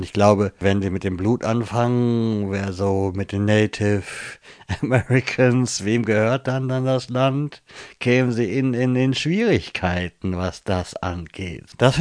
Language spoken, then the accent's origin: German; Hamburg, Germany; auf jeden Fall bin ich auf eine gewisse Weise schon Hamburger, aber da sind ganz viele andere Strömungen noch mit dabei.